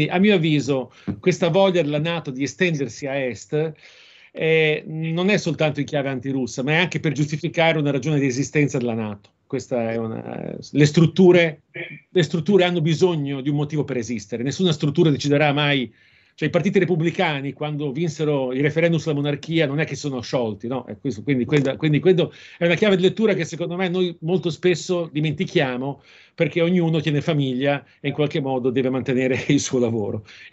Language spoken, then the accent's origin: Italian; Bosnia & Herzegovina; now in Moscow, Russia; ti ricordo che io sono di origine bosniaca, quindi gli americani hanno fermato la guerra nel mio paese, quindi ho una moglie russa, vivo a Mosca